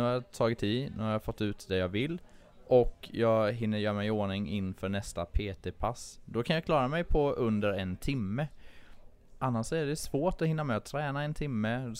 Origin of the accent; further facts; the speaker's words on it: Småland, Sweden; now in Stockholm, Sweden; hade jag bott hemma i Småland nu, det var ju bara fri lejd.